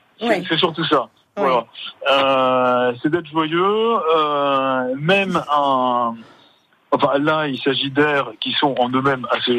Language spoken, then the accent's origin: French; Strasbourg, Grand Est, France; j'ai commencé mes études dans ma ville natale, Strasbourg, au Conservatoire de Strasbourg.